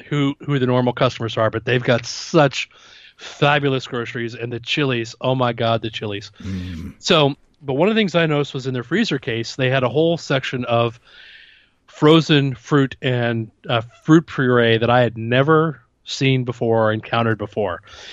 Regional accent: Missouri, United States; accent: Missouri; pick up some of my Missouri accent again. Go to the holler.

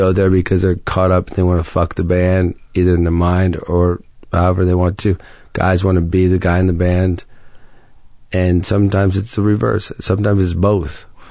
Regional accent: Ohio, United States; Guys go to concerts when I grew up in Ohio

